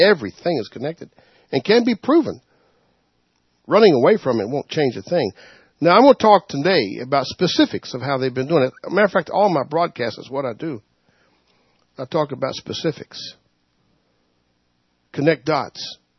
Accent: the South, United States; See, I'm from the South, you see.

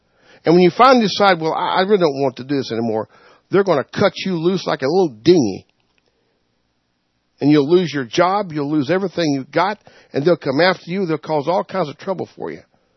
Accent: the South, United States; See, I'm from the South, you see.

